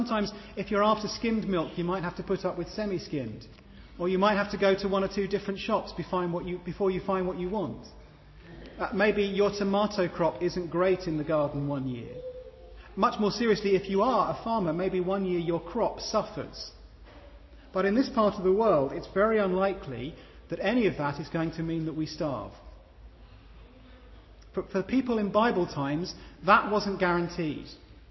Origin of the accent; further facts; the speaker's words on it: London, United Kingdom; I grew up in North London